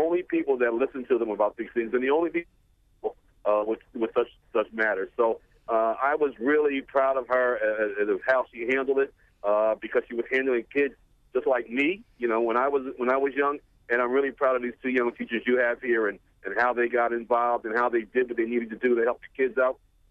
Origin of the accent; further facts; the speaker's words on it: United States; I'm African American. I grew up in the inner cities, not in Baltimore, but in another state.